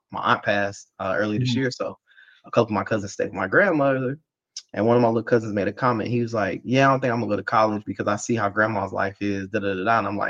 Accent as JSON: {"language": "English", "town": "Savannah", "region": "Georgia", "country": "United States", "said": "I'm from Savannah. I'm not from Atlanta. Like, so we moved away from home long ago."}